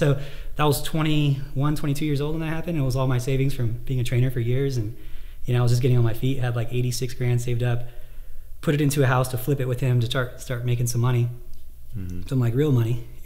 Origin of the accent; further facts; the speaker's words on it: California, United States; I am from California.